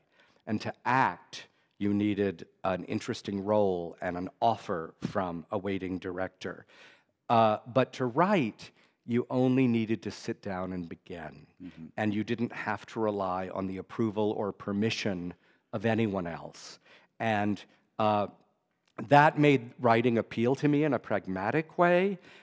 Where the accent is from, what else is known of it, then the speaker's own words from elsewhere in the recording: Dallas, Texas, United States; I was from Dallas, which is about 90 minutes, okay. I think, to the west of Waco.